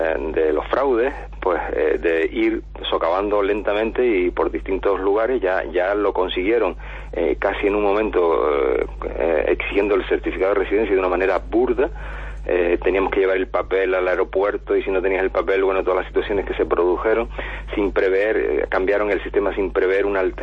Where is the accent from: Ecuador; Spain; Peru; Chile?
Spain; como españoles